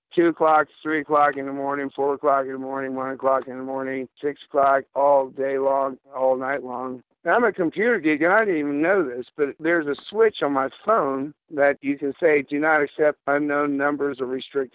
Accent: Florida, United States; moved away as an adult; also born or lived in New Orleans, Louisiana; I'm from the South, actually, Florida and New Orleans and all that. And I went through Katrina, so I came up here

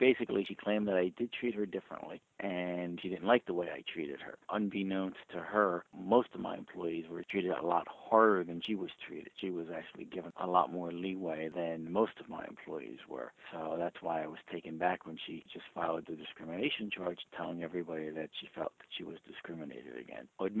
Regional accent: Newark, New Jersey, United States; born there; I was born in Newark, New Jersey.

